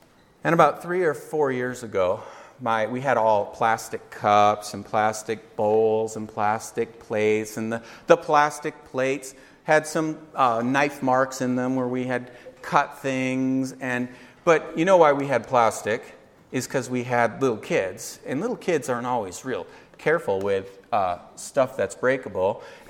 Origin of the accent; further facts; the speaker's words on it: Alaska, United States; now in Hawaii, United States; We came from Alaska, and in Alaska, it is not humid. We humidify our houses.